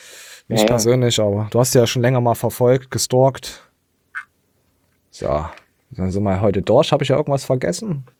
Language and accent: German; East Germany, Germany; born there; Ich bin einfach nur im Osten geboren